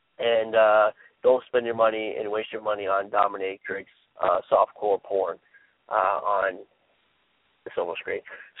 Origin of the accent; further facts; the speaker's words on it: Apopka, Florida, United States; Now, I'm from Orlando, Florida, and the producers are actually from Orlando, Florida, from Apopka. Out of all places. Actually, that's where I'm from, Apopka.